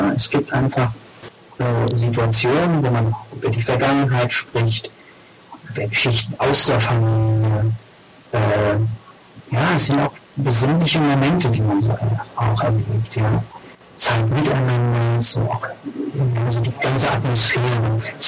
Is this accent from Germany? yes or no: no; Spain; Wir als Spanier